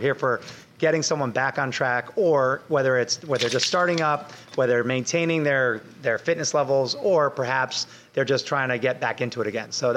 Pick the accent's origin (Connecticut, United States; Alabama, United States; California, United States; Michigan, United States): Connecticut, United States; Norwalk; Well, I grew up in Norwalk, and, you know, Norwalk is just booming.